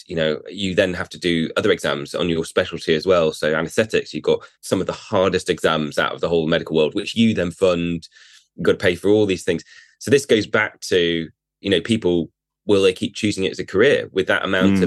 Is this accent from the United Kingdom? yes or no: yes; Aberdeen, Scotland, United Kingdom; moved away; because I came down from Aberdeen and I was doing comedy at the same time